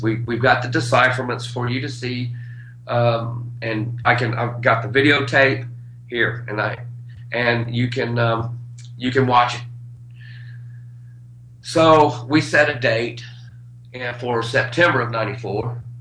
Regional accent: Armuchee, Georgia, United States; I grew up in Armurchie, Georgia.

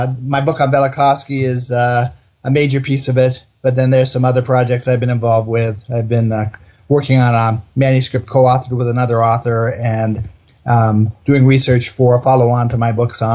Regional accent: Portland, Oregon, United States; also born or lived in Salem, Oregon; I grew up in Portland, Oregon, Salem and Portland, Oregon

